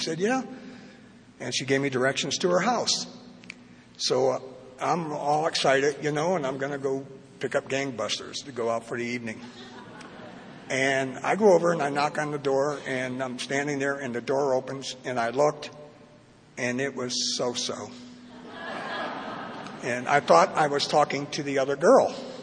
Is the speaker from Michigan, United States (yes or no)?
yes; Detroit, Michigan, United States; But I grew up in Detroit, and my childhood, when you describe it, somebody would say you had a bad childhood, but I had a good childhood.